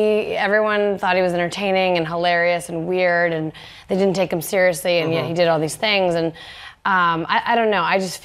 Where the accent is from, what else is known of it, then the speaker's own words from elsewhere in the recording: Canada; Yeah, I mean, it's I'm Canadian